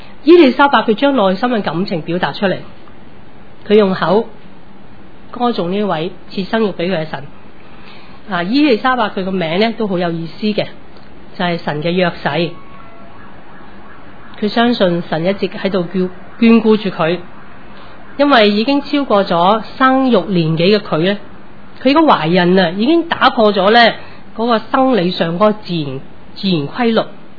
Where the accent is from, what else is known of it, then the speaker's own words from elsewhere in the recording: Hong Kong; 我在香港成长，我连英文都学得不好，再学一个新的语文是很困难的